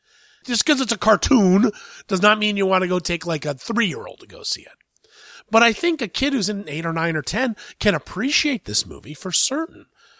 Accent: Columbus, Ohio, United States; Now, it opens in my hometown, Columbus, Ohio, this week

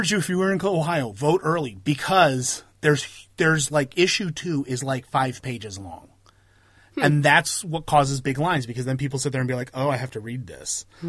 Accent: Canada; I'm Canadian.

